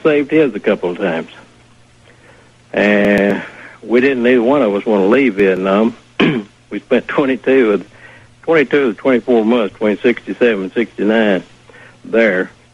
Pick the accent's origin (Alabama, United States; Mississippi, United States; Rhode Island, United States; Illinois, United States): Alabama, United States; I grew up in Alabama and was raised as a racist.